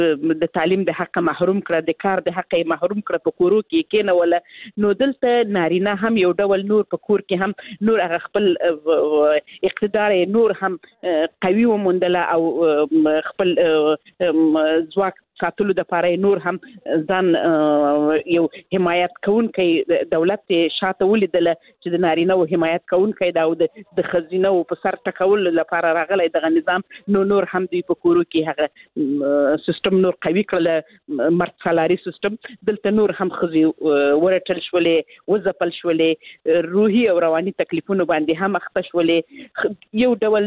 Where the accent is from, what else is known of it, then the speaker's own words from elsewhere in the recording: Helmand, Afghanistan; زه خپل د هلمند ولایت څخه یم